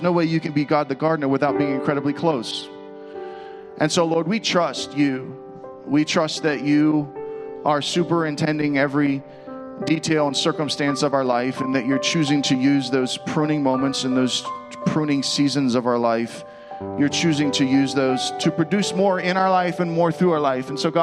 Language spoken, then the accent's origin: English; Pittsburgh, Pennsylvania, United States; And then my thought is like, I'm from Pittsburgh. I cannot receive this man's prayer right now.